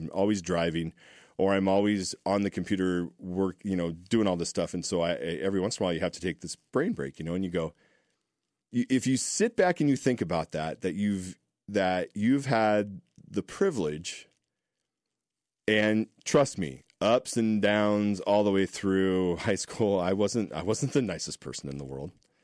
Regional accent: Mitchellville, United States; We had to pick everything up from our house and move out to my house that I grew up in Mitchellville.

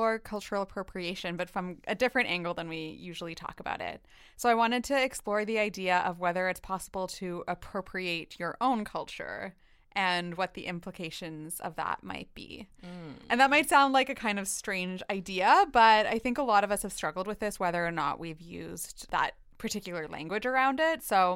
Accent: Canada; I'm not, you know, Indian from India.

